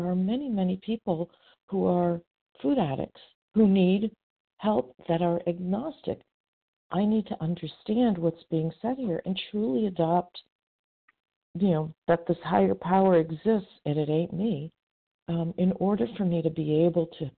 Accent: California, United States; from Northern California as well.

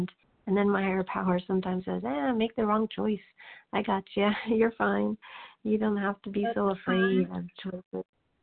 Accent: Missouri, United States

